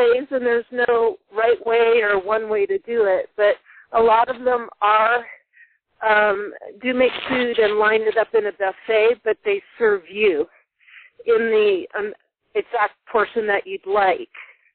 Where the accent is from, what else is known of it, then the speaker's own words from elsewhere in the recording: Canton, Ohio, United States; also born or lived in Santa Fe, New Mexico; Well, I was born and raised in Canton, Ohio, and I went to Ohio State